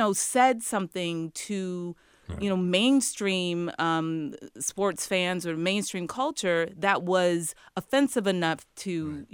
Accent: Chicago, Illinois, United States; And look, I'm from Chicago. I remember the Bulls.

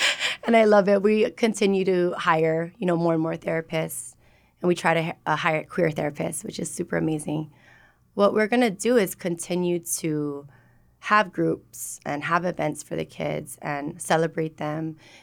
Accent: Hawaii, United States; Like, even being born and raised in Hawaii and, like, having the mahu culture, like, I still just had so much fear

